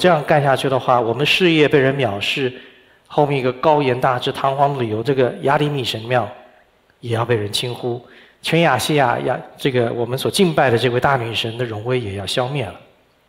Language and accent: Chinese; Pennsylvania, United States; 那我是从宾州来的，宾州有多大？宾州差不多12万平方公里。